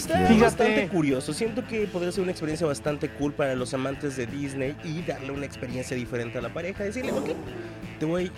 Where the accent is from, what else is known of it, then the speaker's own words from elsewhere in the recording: Monterrey, Nuevo León, Mexico; Mi tierra, mi casa, Monterrey, Nuevo León.